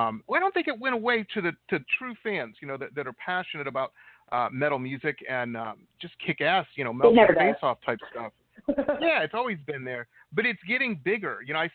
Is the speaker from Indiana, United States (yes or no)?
no; Detroit, Michigan, United States; I grew up in Detroit, and there was always D.C. when I was younger